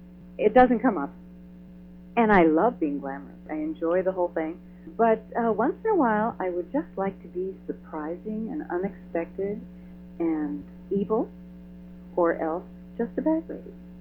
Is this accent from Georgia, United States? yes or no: no; Minnesota, United States; And I grew up in Minnesota. I do a lot of winter sports.